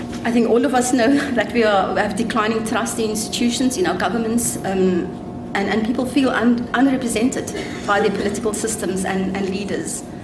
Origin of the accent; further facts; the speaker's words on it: South Africa; I'm a South African.